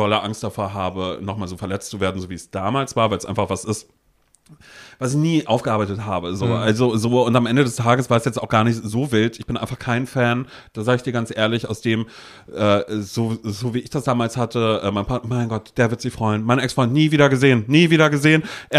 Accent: Mecklenburg-Vorpommern, Germany; also born or lived in North Rhine-Westphalia; aus diesem 200-Seelendorf in Mecklenburg-Vorpommern da, also da haben wir mittlerweile gelebt, geboren bin ich in Nordrhein-Westfalen und da sind meine Eltern eben in dieses kleine Dorf da irgendwie gezogen.

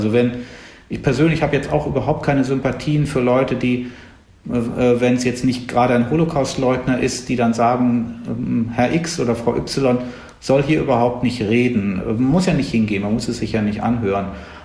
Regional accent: Bonn, North Rhine-Westphalia, Germany; auf anregende gute Schulen zu gehen in Bonn, wo ich aufgewachsen bin

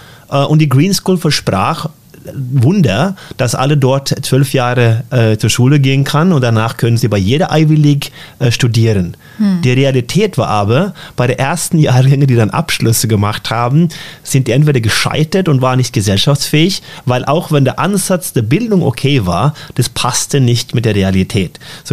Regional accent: Norway; aber auch meine Heimat Norwegen, wir leben in einer verdammt bequemen Welt.

